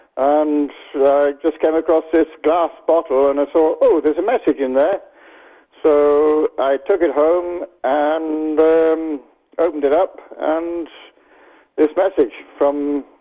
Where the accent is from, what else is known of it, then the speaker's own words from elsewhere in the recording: Ireland; also born or lived in London; I was born in North London, raised in Ireland, and I traveled around the world back in the 60s.